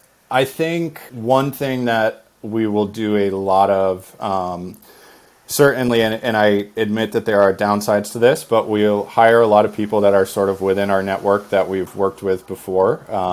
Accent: Boston, Massachusetts, United States; now in San Diego, United States; We always have been, although we are all initially from the Boston area. That's where we all sort of met and worked together previously. And now Dave is in Boston, but I'm in San Diego

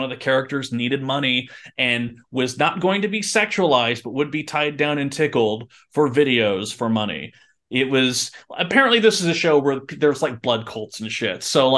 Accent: Salt Lake City, Utah, United States; I remember growing up in Salt Lake City, Utah, going to high school in Salt Lake City, Utah

